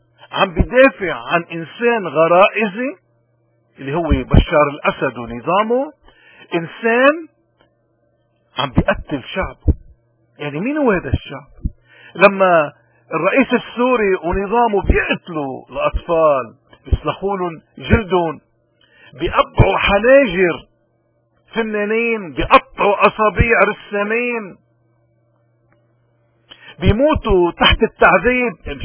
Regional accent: Lebanon; ونحن كلبنانيين على هالثقافة هيدي وعلى هالاسس الايمانية هيدي لازم ناخد مواقف

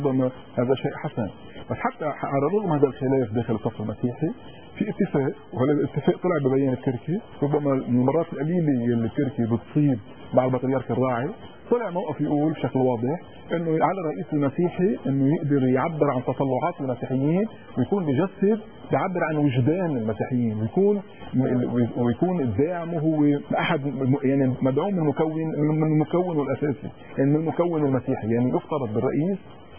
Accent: Mount Lebanon, Lebanon; انا مواطن مسيحي، انا مواطن مسيحي من جبل لبنان الجنوبي يعني منطقه علي، انا مع العيش مع الدرزي للاخر.

